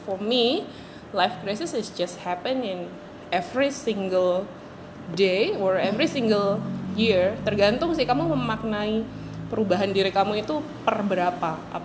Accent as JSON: {"language": "Indonesian", "town": "Magetan", "region": "East Java", "country": "Indonesia", "also_born_or_lived": "Surabaya", "said": "Ya, saya asli Magetan tapi dulu sempat di Surabaya"}